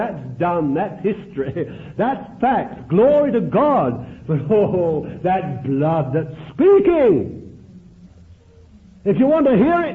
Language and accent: English; Bethnal Green, London, United Kingdom; I told him I was born in Bethnal Green. He didn't look down his nose at me. He says, it's not like it used to be now, it's all new, have you been these days and all that. But I can remember living in Bethnal Green in a place called Lark Row